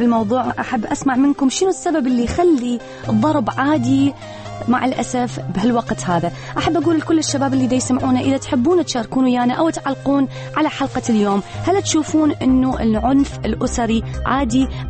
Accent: Iraq; إحنا كشعب عراقي

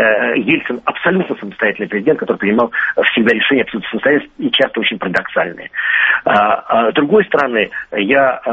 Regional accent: Russia; когда я уже эмигрировал из России

